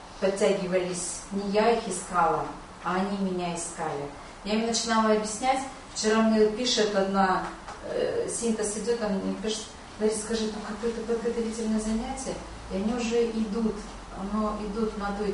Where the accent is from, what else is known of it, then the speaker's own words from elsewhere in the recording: Karaganda, Karaganda Region, Kazakhstan; мы тебя заберем, поедем, ну, там, домой, откуда я, из Караганды.